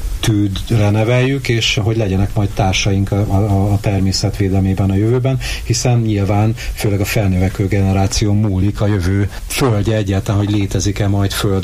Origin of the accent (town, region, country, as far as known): Miskolc, Borsod-Abaúj-Zemplén, Hungary; born or raised there; also born or lived in Szabolcs-Szatmár-Bereg / Hajdú-Bihar